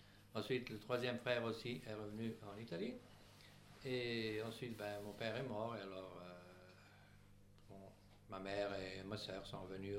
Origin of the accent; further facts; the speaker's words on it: Quincy, Centre-Val de Loire, France; also born or lived in Gosaldo, Italy; Et je suis né à Gosaldo. Et à l'âge de moins de 2 ans, j'ai émigré en France, à Quincy, dans le Cher.